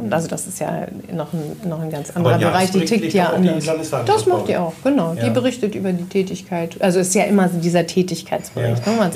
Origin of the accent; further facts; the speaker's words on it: Lower Saxony, Germany; ich bin ja auch in Niedersachsen aufgewachsen, in einem Flächenland